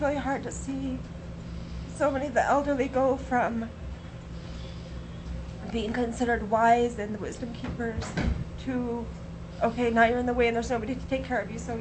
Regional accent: Fairbanks, Alaska, United States; I'm from Fairbanks, Alaska. I work for the University of Alaska Fairbanks as a faculty member.

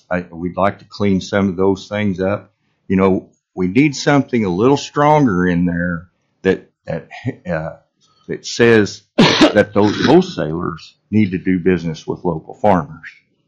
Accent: Delta Junction, Alaska, United States; I'm from Delta Junction, Alaska, where I own a beef cattle ranch and raise most of my own feed.

